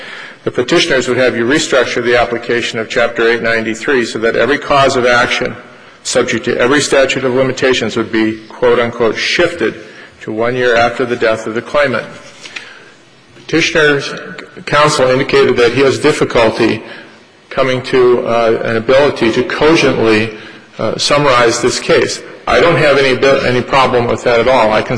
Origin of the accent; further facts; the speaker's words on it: Duluth, Minnesota, United States; I'm an attorney from Duluth, Minnesota.